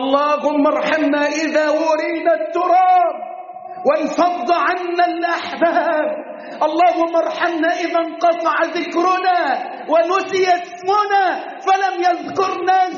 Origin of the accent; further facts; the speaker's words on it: Egypt; بلدنا مصر